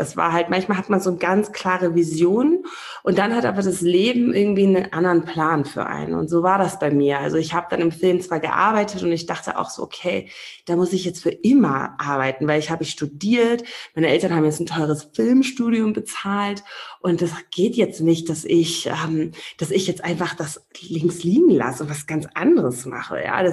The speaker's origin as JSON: {"language": "German", "country": "Namibia", "tie": "born or raised there", "said": "Als ich hier groß geworden bin in Namibia"}